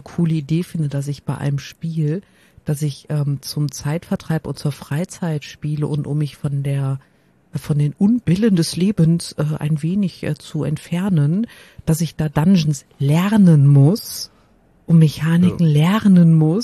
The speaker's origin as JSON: {"language": "German", "country": "Germany", "said": "also ich meine, wir sind Deutsche, ja, wir spielen Simulationen, in denen wir Arbeit simulieren."}